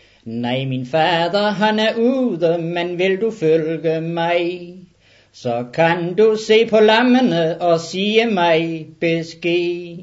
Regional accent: Stevning, Region of Southern Denmark, Denmark; Jeg stammer fra Als.

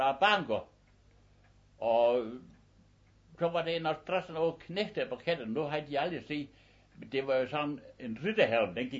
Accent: Aabenraa, Region of Southern Denmark, Denmark; Jeg sagde, jeg er op fra Nord-Slesvig.

